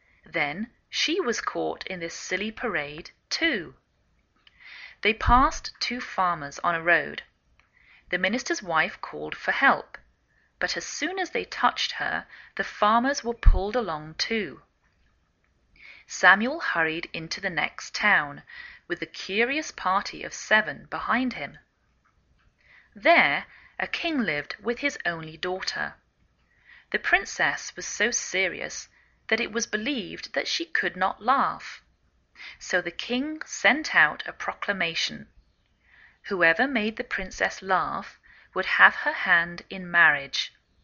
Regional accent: England, United Kingdom; now in United States; I'm English, I live in the northwest of the United States.

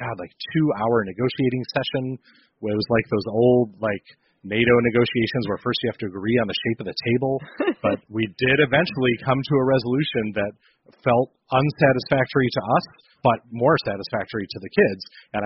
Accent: United States; As an American family, we're parents and we like to be autocrats.

